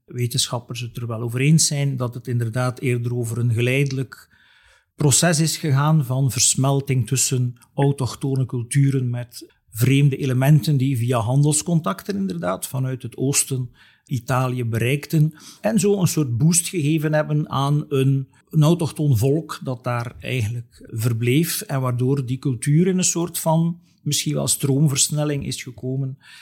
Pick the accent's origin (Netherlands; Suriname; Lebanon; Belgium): Belgium; Flanders; als ik aan mezelf denk, ik ben Vlaming